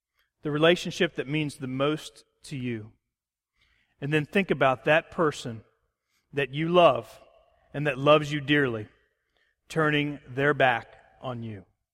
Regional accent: Virginia Beach, Virginia, United States; because I grew up in Virginia Beach. I went to James Madison University. It was kind of like coming back home in a lot of ways.

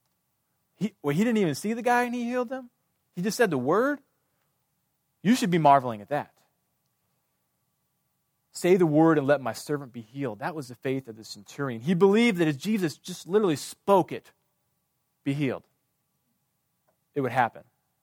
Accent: Kansas, United States; I grew up in Kansas, and I went kindergarten through college in the same town.

